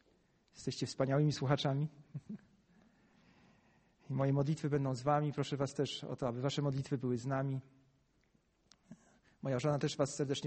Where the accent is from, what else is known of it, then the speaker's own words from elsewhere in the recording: Kraków, Lesser Poland, Poland; Odkąd pamiętam, a mówię, jestem z Krakowa, to wiem, że to było waszym marzeniem.